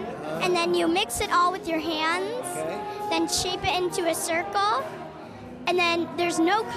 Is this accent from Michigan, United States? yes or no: yes; Michigan, United States; I'm from Michigan.